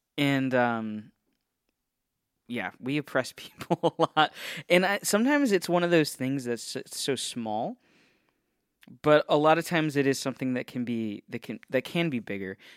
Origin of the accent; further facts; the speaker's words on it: Ohio, United States; now in Florida, United States; So, for example, I grew up in Ohio, Northeast Ohio represent, and there it's illegal to make a U-turn.